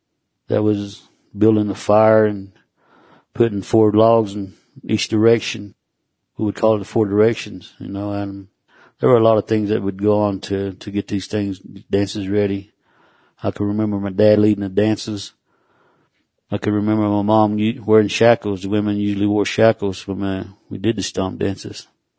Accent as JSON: {"language": "English", "town": "Chewy", "region": "Oklahoma", "country": "United States", "said": "I'm Cherokee from Chewy, Oklahoma. Seem like I come from a proud people. We're under 200 to 300,000 tribal members. And we were moved from North Carolina, Alabama way."}